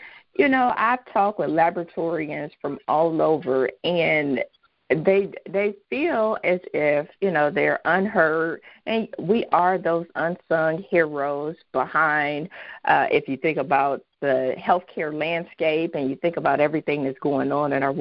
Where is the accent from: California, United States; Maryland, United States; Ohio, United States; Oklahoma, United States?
Ohio, United States; Cincinnati; I am from Cincinnati, Ohio.